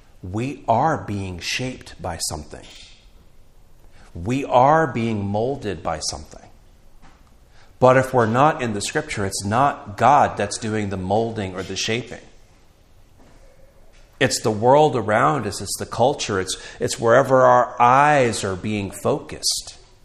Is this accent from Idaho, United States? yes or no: no; Florida, United States; Now, I grew up in Florida, and I used to surf a lot.